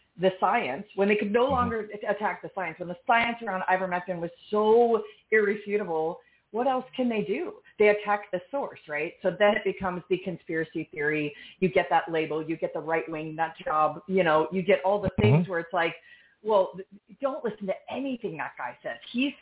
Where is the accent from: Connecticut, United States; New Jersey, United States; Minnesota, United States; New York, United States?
New York, United States; I'm from New York. I lived in New York. I worked in publishing.